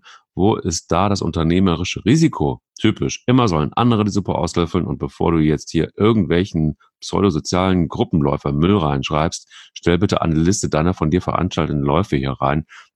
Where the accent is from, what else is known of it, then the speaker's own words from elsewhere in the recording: Rhineland-Palatinate, Germany; Bei uns im Westerwald sagt man schibbelig.